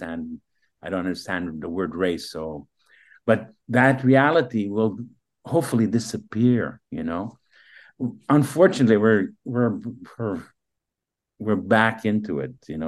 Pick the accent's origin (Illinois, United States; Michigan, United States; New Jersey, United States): New Jersey, United States; Sure, I'm from New Jersey, but that is an accident.